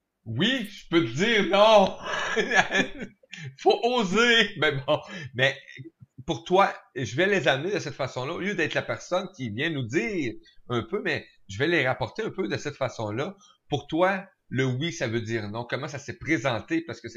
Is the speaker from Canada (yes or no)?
yes; Quebec, Canada; Écoute, on est des Québécois, donc on doit l'admettre. La neige fait partie de nos traditions.